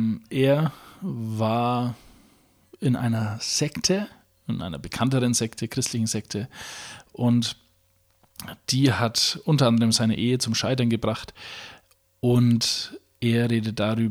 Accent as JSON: {"language": "German", "region": "Bavaria", "country": "Germany", "accent": "Franconian", "said": "Falls du denkst, ich rede zu fränkisch, ich glaube, ich klinge oberdeutsch."}